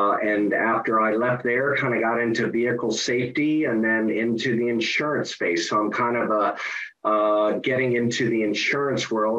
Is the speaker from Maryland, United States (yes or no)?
yes; Bethesda, Maryland, United States; Maryland, just outside of Washington.